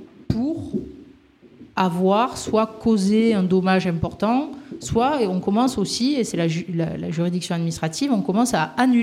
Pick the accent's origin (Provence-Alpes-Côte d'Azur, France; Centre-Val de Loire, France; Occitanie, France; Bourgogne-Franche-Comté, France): Occitanie, France; Agde; Moi, je suis d'Agde, donc pas très loin de Béziers.